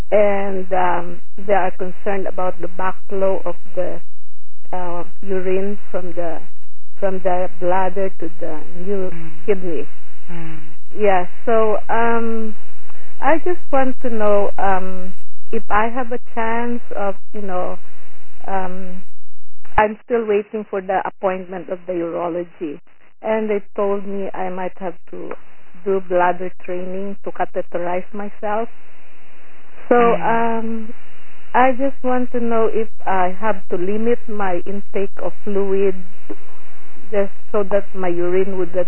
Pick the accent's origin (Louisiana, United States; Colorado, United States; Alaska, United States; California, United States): California, United States; San Francisco; I'm from San Francisco, California.